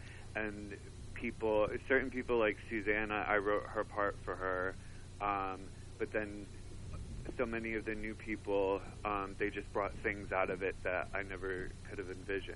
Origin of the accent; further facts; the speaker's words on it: Lumberton, New Jersey, United States; And then I'm originally from Lumberton, New Jersey, which is where I'm at today, calling from.